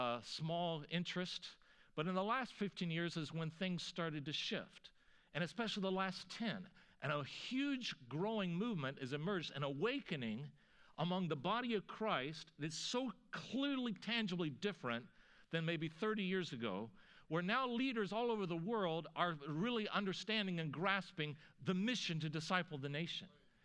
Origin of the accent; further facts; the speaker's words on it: Charlottesville, Virginia, United States; I'll come back in a minute to talk about Charlottesville, my hometown.